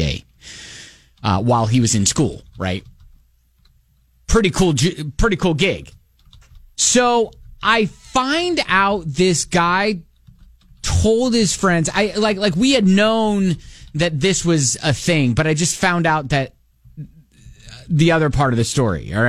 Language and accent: English; Columbus, Ohio, United States; I grew up in Columbus, Ohio, right?